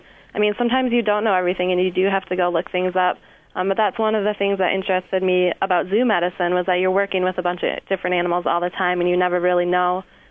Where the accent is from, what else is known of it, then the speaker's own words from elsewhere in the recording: Escanaba, Michigan, United States; I'm from Escanaba, which is in the UP.